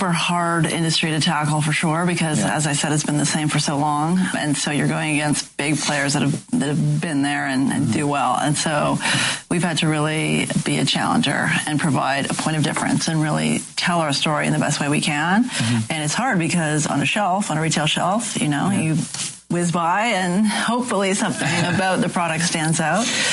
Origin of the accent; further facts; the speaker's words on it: Canada; I'm Canadian.